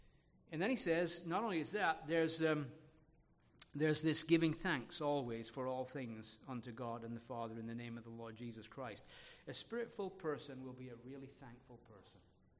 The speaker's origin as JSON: {"language": "English", "region": "England", "country": "United Kingdom", "said": "I'm just kind of saying that as an Englishman."}